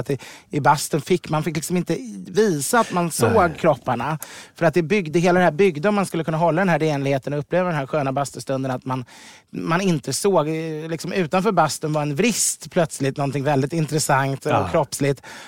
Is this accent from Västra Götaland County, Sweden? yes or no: no; Ekerö, Stockholm County, Sweden; Jag växte upp på Ekerö, jag född 70